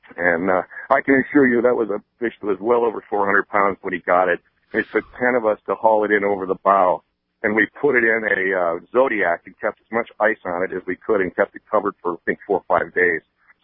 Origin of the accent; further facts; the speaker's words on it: California, United States; I grew up in Orange County, so